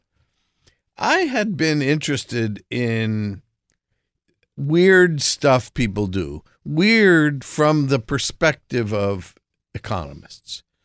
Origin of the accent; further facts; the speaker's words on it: New Jersey, United States; I grew up in Jersey